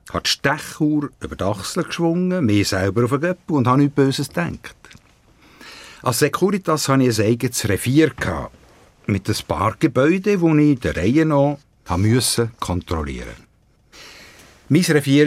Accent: Aargau, Switzerland; seit ich mich zurückgezogen habe und wieder in die Nähe von Zofingen gezügelt, bin ich auch wieder an die Wurzeln von meiner Mundart zurück.

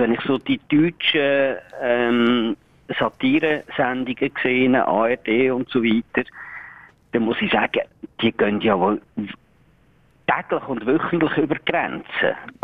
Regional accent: Lucerne, Switzerland; Und ich bin Luzerner, wir haben leider in Luzern oder fast noch wenig Schnitzelbänke oder Sprüche.

